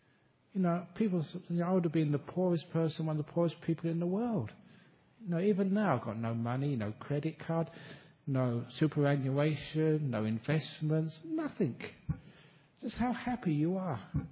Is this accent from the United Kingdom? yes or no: yes; England, United Kingdom